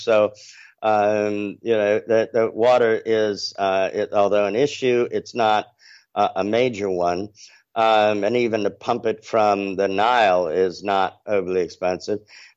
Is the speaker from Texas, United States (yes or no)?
yes; Texas, United States; now in Egypt; I've been working in Egypt nearly three decades. I'm from Texas, and I came in the oil and gas business